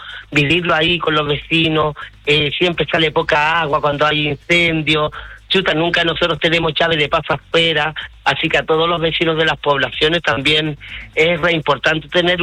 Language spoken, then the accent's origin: Spanish; Valparaíso, Chile; Nunca pensé como porteña que la longaniza era de San Carlos.